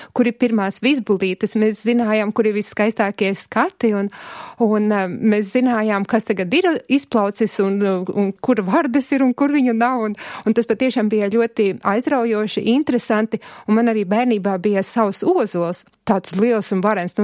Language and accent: Latvian; Alūksne Municipality, Latvia; born there; Es esmu dzimusi laukos, Alūksnes rajonā.